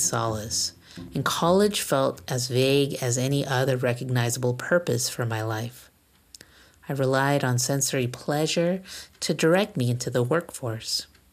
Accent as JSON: {"language": "English", "town": "Los Angeles", "region": "California", "country": "United States", "tie": "born there", "said": "I was born in Los Angeles to parents who, due to their own luck, or lack of it, in arriving in the early 1970s, had become U.S. citizens"}